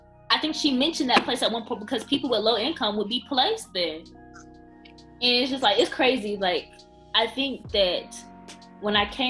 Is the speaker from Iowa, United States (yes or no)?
no; Rome, Georgia, United States; born there; also born or lived in Cobb County; I moved from Cobb County to Rome. I was born in Rome, but I spent 6 years living in Cobb County